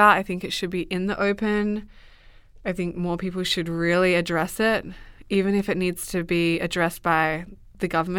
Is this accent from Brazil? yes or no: no; Australia; I'm from Australia, so I was breastfeeding in public when we had our son.